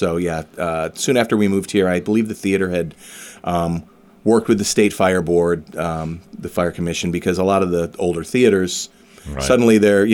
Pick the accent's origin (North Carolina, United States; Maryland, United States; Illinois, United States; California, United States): California, United States; also born or lived in Philadelphia, United States; now in Rhode Island, United States; No, I grew up in California. Born in Philly, grew up in California, out near the beach.